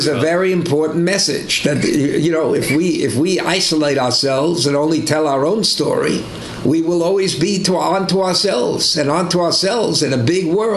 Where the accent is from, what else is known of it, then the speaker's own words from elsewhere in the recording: New York, United States; born there; the most is the fact I was born on the Lower East Side.